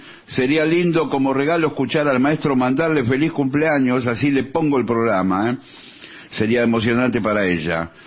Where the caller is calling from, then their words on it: Victoria, Buenos Aires Province, Argentina; Soy de Victoria, San Fernando.